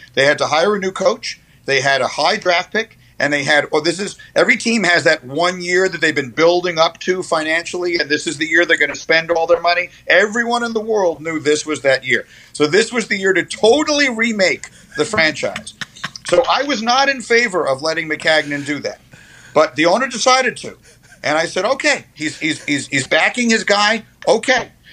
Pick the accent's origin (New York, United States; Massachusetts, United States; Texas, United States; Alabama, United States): New York, United States; I grew up in New York in the 70s.